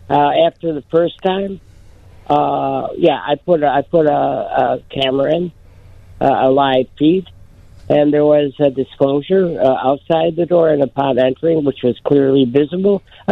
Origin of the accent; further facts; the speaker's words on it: Chicago, Illinois, United States; now in Tampa, United States; My wife and I, well, I'm originally from Chicago, born, bred, and retired.